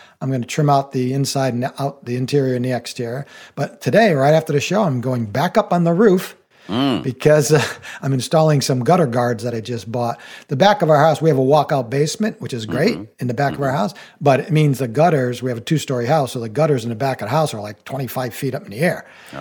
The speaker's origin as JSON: {"language": "English", "region": "New England", "country": "United States", "tie": "born or raised there", "said": "Well, I live in New England and I grew up in New England"}